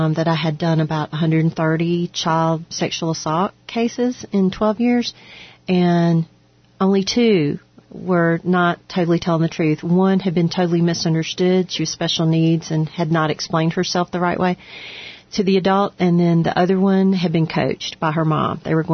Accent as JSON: {"language": "English", "region": "South Carolina", "country": "United States", "said": "Before we had it in my home state, South Carolina, it was like 90, 91, 92, 93."}